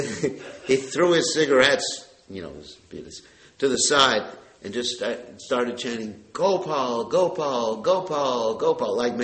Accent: New York, United States; And then I said, I'm a Brahmin from New York.

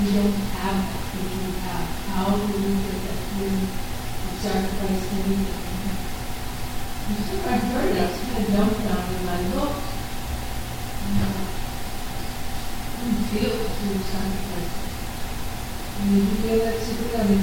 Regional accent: Florida, United States; I come from South Florida, and I was picking mangoes

